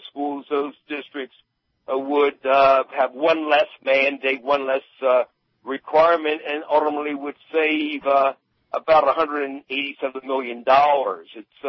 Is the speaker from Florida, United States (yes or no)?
no; Philadelphia, Pennsylvania, United States; I mean, I'm from Philadelphia. We have more charter schools than any other district in the state by far.